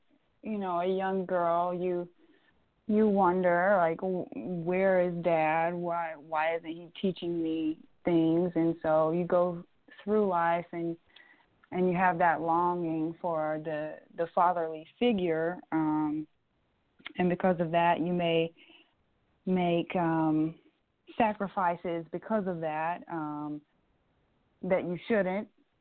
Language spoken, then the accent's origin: English; Athens, Alabama, United States; Well, I was born in Birmingham, Alabama, but I grew up in a very small town by the name of Athens, Alabama.